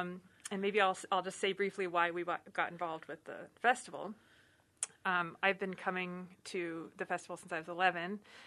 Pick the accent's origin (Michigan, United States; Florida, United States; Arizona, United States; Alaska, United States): Alaska, United States; Fairbanks; Yes, that's correct. I grew up born and raised in Fairbanks.